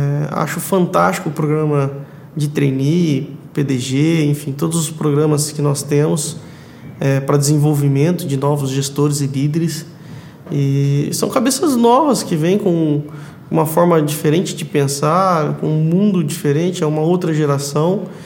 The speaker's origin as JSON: {"language": "Portuguese", "region": "São Paulo", "country": "Brazil", "said": "Sou do interior de São Paulo, fui conhecer uma mineira em Muriaé."}